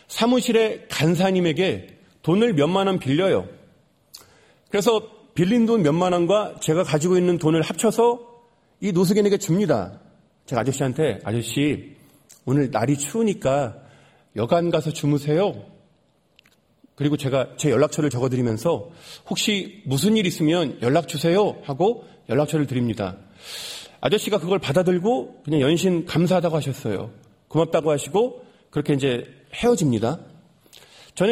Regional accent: Chuncheon, Gangwon, South Korea; 제가 그 신학생 때 주말이면 제 고향 강원도 춘천에 내려가서 고향 교회에서 매주마다 봉사를 합니다.

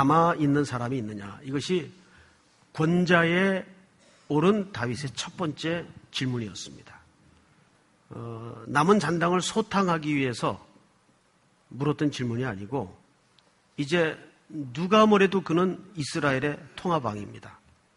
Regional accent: Gyeongsang, South Korea; 제가 출신이 경상도 출신이라 그런 쪽에 좀 기대하지 말라 그랬더니

